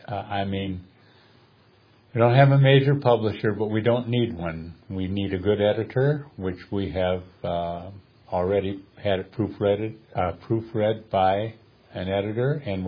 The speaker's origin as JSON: {"language": "English", "town": "Charlotte", "region": "North Carolina", "country": "United States", "said": "I'm from Charlotte, North Carolina."}